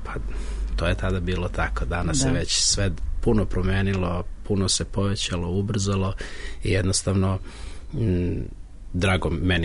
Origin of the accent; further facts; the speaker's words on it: Kraljevo, Šumadija and Western Serbia, Serbia; ja sam rodom iz Kraljeva, pa sam 98. godine napravio prvi internet service providing van Beograda, to je bio Tron Internet u Kraljevu.